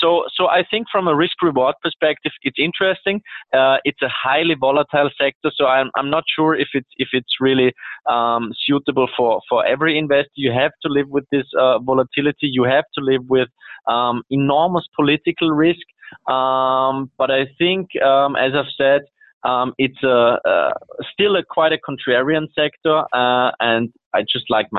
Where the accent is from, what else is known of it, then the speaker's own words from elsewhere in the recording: Austria; So we are not only from Austria, but we're also very much adhere to the Austrian School of Economics.